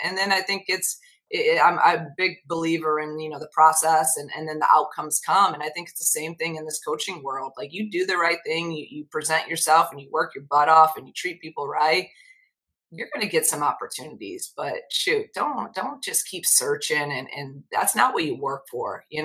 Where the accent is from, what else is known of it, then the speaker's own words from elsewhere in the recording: Iowa, United States; I'm from Iowa, so growing up in Big Ten country, I've watched it my entire life.